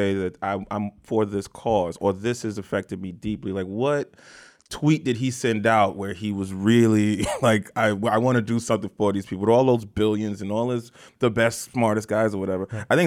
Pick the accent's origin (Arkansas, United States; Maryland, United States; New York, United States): New York, United States; We're from New York, man.